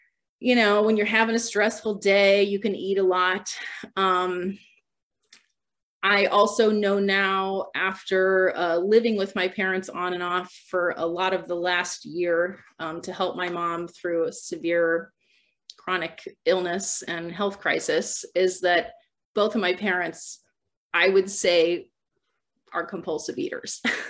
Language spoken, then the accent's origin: English; Midwest, United States; And I grew up in the Midwest. We kind of moved around a lot, which was also a stressor and challenging for me.